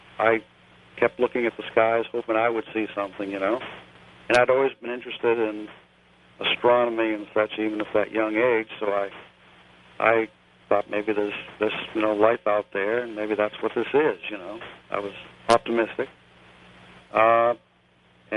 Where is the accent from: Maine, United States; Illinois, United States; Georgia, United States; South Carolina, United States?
Maine, United States; I'm originally from Maine, and we traveled around Maine and New Hampshire and Massachusetts